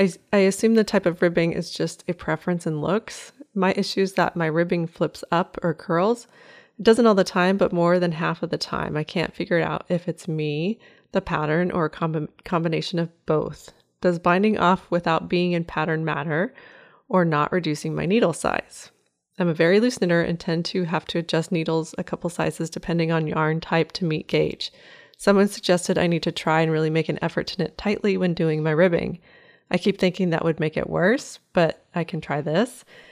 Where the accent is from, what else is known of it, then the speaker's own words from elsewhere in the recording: Westmoreland, New York, United States; from Westmoreland, New York. Nowhere near the city.